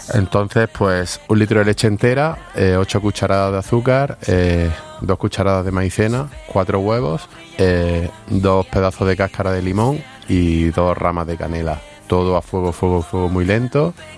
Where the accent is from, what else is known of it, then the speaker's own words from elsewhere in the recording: Granada, Andalusia, Spain; yo soy de Granada